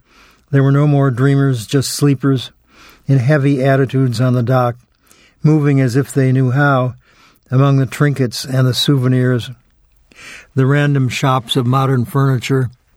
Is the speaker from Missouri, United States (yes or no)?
no; New York, United States; And I said, well, I'm from New York.